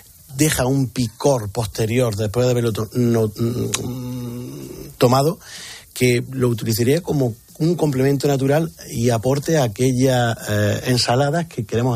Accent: Jaén, Andalusia, Spain; los que somos de Jaén

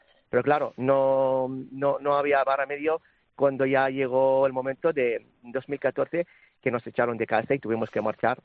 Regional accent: Iraq; Spanish is a second language; now in Mallorca, Spain; yo, como he dicho, yo soy de Irak

